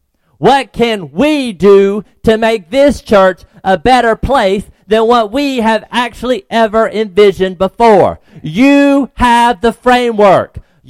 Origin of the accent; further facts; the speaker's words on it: Georgia, United States; now in Florida, United States; when I first moved to Florida, when I was growing up in Georgia in the country in the backwoods, Florida was a nice place to visit.